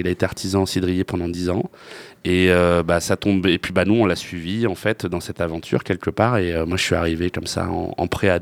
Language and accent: French; Paris, Île-de-France, France; also born or lived in La Garenne-Colombes; moi, je suis né à côté de Paris, à la Garenne Colombes. Voilà, j'ai grandi à Paris jusqu'à mes 9 ans, 9-10 ans. Et après, on est arrivé à Guerre, où, en fait, dans le village de ma mère